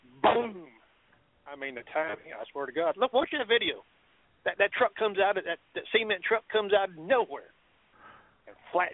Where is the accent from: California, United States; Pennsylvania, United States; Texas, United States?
Texas, United States; DeSoto; Yeah, DeSoto, Texas. My hometown.